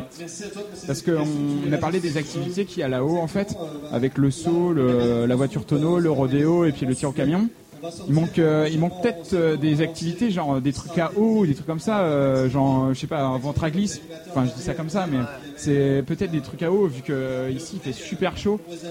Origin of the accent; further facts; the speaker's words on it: La Pommeraye, Pays de la Loire, France; Alors, il s'avère que moi, je viens de la Pommeraye.